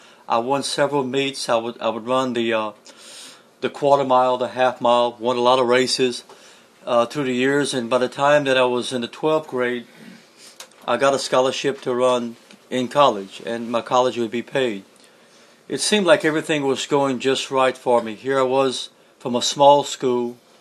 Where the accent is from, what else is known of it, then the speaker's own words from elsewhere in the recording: Louisiana, United States; first language French; English is a second language; But I grew up in South Louisiana, and I grew up in a French-speaking home. In fact, in the home that I grew up in South Louisiana, the majority of people spoke French.